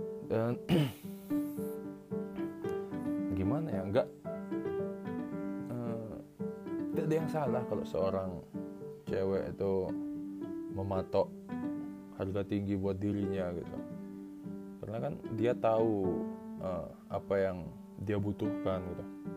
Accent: Bali, Indonesia; Saya nih sebagai orang Bali mikir malah nggak ragu gitu, bisa.

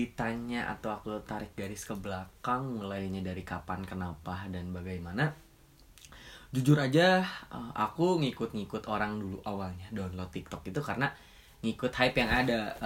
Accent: Bandung, West Java, Indonesia; Aku lahir dan tinggal di Bandung, 2001 Januari tanggal 22.

